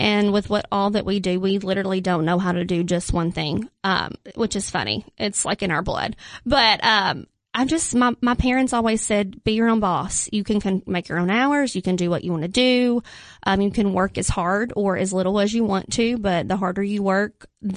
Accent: United States; You know, I'm from Jackson County. You know, I hang out with the best of them.

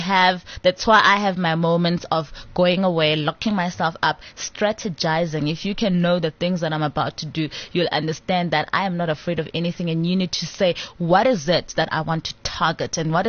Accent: Soweto, Gauteng, South Africa; I'm from Soweto. I'm like, very African.

